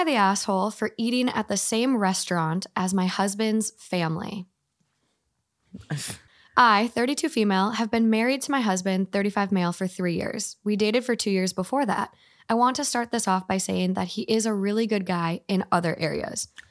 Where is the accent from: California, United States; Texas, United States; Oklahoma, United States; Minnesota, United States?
Minnesota, United States; I'm from Minnesota. So her husband played